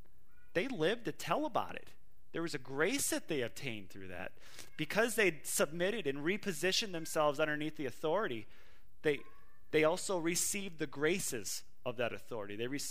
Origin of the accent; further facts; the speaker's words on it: Minnesota, United States; when I grew up in Minnesota, we didn't talk about Lewis and Clark